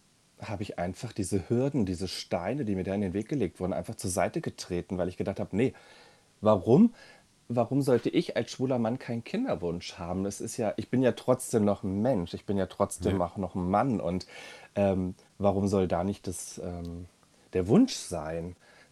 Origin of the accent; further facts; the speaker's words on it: Hesse, Germany; ich komme aus Deutschland, das ist so die Richtung Frankfurt